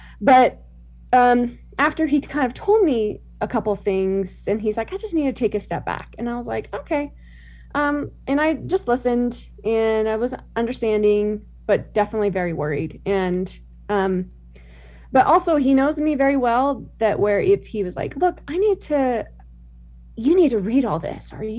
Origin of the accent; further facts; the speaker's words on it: California, United States; Yeah, so grew up super devout LDS family. I'm one of 11 kids. We grew up in Southern California.